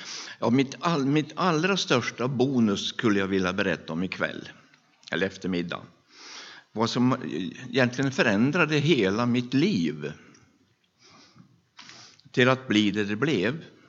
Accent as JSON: {"language": "Swedish", "town": "Berg", "region": "Jämtland County", "country": "Sweden", "tie": "born or raised there", "said": "Och jag är född i Lorås i Hammerdal. Och sen flyttade pappa och mamma på lite olika ställen."}